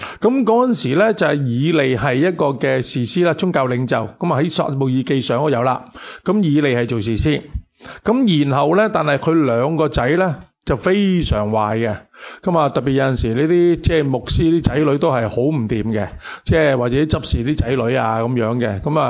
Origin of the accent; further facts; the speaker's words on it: China; 我系中国人生嘅中国人啦，系咪先？